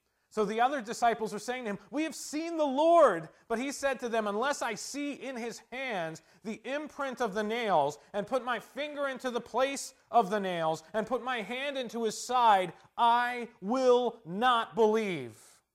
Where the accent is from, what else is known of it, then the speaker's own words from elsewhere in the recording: New Jersey, United States; also born or lived in Montana; I grew up in South Jersey, half, and Montana in the other half, but I grew up in both places in an Italian family.